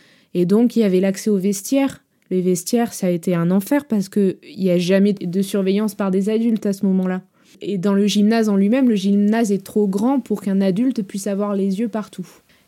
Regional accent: south of France, France; Étant donné que nous venons du Sud, nous avons un très très fort caractère.

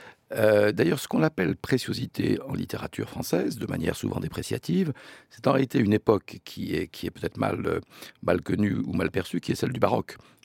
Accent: Lyon, Auvergne-Rhône-Alpes, France; je souhaiterais faire remplacer le home sur le pommeau par un lion parce que je suis natif de Lyon.

